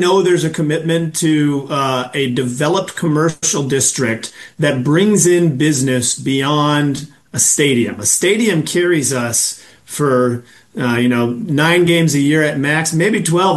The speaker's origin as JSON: {"language": "English", "region": "Iowa", "country": "United States", "said": "I'm from Iowa. When people from Iowa go to a football game, and there are a lot of Bears fans in Iowa, they're not coming for a day."}